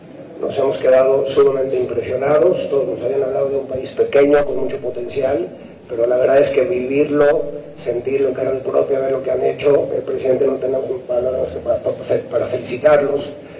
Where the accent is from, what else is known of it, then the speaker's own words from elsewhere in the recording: Mexico; y personalmente yo, siendo mexicano, es la primera vez que vengo a tu lugar